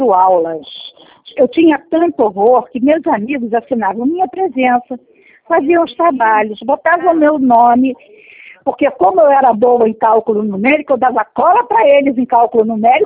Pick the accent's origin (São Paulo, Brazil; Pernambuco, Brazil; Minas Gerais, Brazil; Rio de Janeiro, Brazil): Rio de Janeiro, Brazil; born there; Bangu é minha terra, nasci em Bangu.